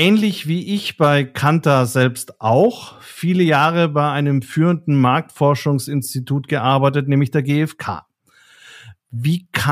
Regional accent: Nuremberg, Bavaria, Germany; born there; Ich bin in Nürnberg geboren

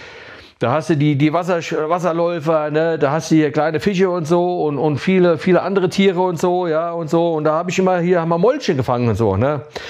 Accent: Pohlgöns, Hesse, Germany; Ich bin aufgewachsen in Polgöns, auf dem Windhof, ja. Im Sudetenring, ja. Da bin ich aufgewachsen

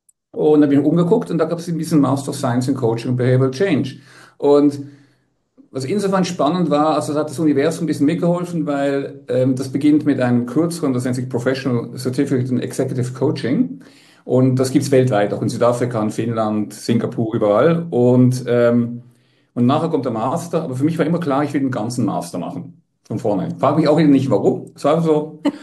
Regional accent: Basel, Basel-Stadt, Switzerland; Ich bin in der Schweiz aufgewachsen, ja.

